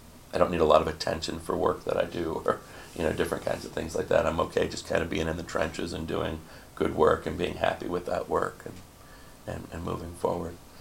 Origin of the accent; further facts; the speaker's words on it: Wisconsin, United States; I grew up in the Midwest. So I think for me, I don't know if this is a good answer or not, I grew up with a worker's mentality.